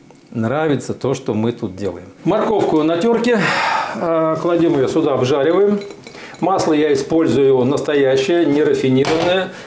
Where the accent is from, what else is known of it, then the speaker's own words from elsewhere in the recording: Moscow, Russia; Мне уже скоро будет 70, я родился, говорю, в Измайлово, мама в столовой работала